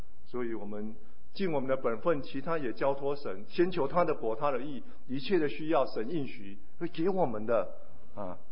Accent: China; 一天死几万人，多少四分之一是我们中国人啊

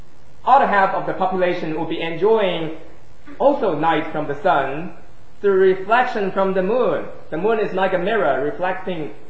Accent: California, United States; I came from California. It's a state of sunshine. I really appreciate the sunshine there.

